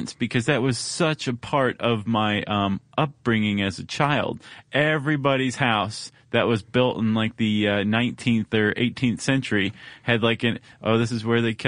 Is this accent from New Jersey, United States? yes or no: no; Ohio, United States; as you know, I grew up in Ohio.